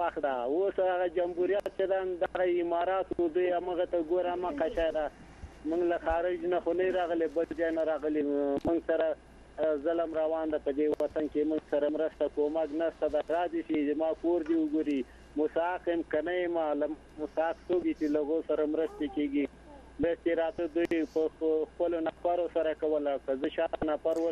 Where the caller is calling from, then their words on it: Baghlan, Afghanistan; له بغلان مې درته زنګ وهله